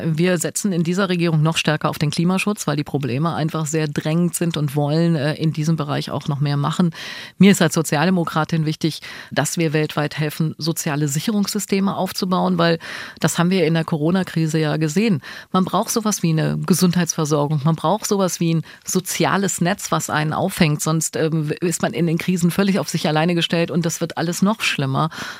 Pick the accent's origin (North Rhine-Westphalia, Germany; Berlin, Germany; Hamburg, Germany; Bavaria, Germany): North Rhine-Westphalia, Germany; ich komme ja aus Westfalen und wir sind für unsere Dickköpfigkeit bekannt